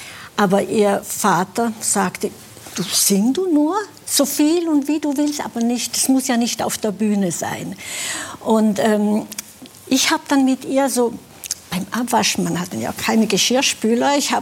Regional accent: Switzerland; ich habe die Schweiz, meine Heimat, ich habe ja zwei, ich fühle mich als Schweizerin mit italienischem Blut in den Adern

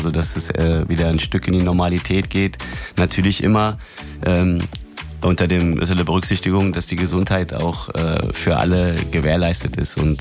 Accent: Cologne, North Rhine-Westphalia, Germany; Nee, ich bin ja eine Kölner Frohnatur

